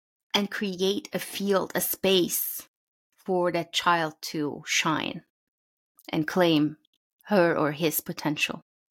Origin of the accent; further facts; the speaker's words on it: Turkey; now in United States; I grew up in Turkey. I live in the United States now. My name means a droplet in Turkish.